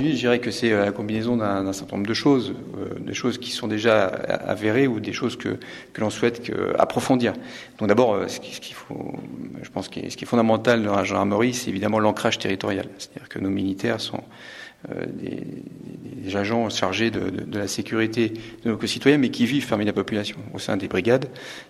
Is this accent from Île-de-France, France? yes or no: no; Grand Est, France; puisque je suis originaire de Lorraine, et d'Alsace d'ailleurs